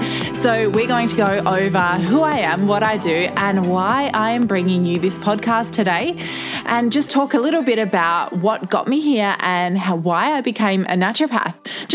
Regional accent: Whyalla, South Australia, Australia; So I grew up in South Australia in a small town called Whyalla. Funnily enough, it's actually classed as a city, but it's only about 24,000 people. And I lived there until I was 21 years old.

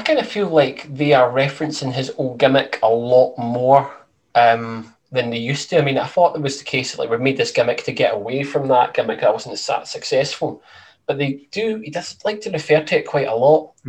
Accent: Scotland, United Kingdom; like we said last week, we're Scottish and we kind of find this whole Scottish garb a little bit cringy

